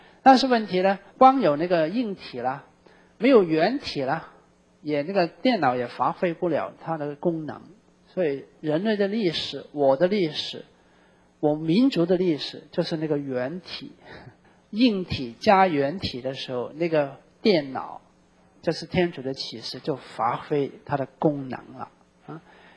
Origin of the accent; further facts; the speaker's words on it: Hong Kong; 我在香港长大的，我其实很怀念60年代的香港